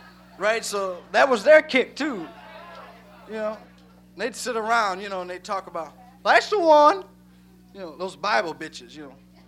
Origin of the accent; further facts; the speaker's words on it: Peoria, Illinois, United States; In Peoria, that's where I'm from. I'm from Peoria, Illinois.